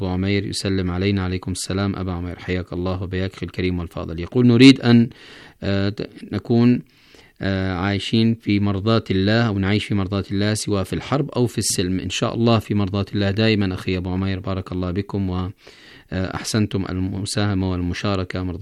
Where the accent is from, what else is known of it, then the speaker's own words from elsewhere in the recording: Yemen; من أجل إحياء السلام مرة أخرى في بلدنا اليمن